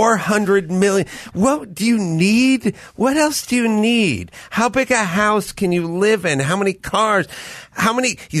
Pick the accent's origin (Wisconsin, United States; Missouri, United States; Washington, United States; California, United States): California, United States; Van Nuys; We're from Van Nuys